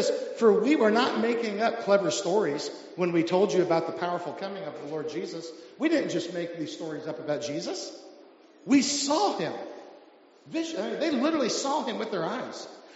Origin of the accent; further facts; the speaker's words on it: Florida, United States; I grew up in Florida, so we had fire ants.